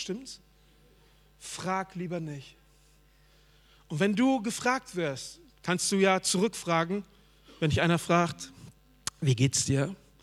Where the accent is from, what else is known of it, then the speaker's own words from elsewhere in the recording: North Rhine-Westphalia, Germany; Ich komme aus dem Ruhrpott. Wenn du da lebst, kannst du nur BVB-Fan oder Schalke-Fan sein. Aber ich lebe da nicht mehr.